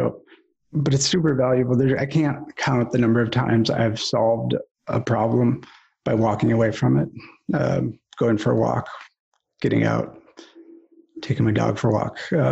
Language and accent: English; Ann Arbor, Michigan, United States; also born or lived in Los Angeles; So I grew up here in Ann Arbor, Michigan. It's a, I don't know, small town. It's about 125,000 people. It's a college town.